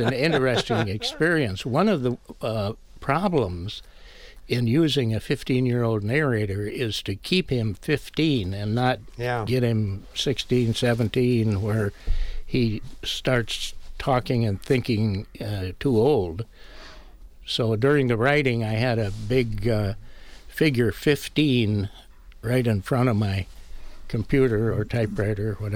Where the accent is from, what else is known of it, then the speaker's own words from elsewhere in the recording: Barron, Wisconsin, United States; It's modeled after my hometown of Barron.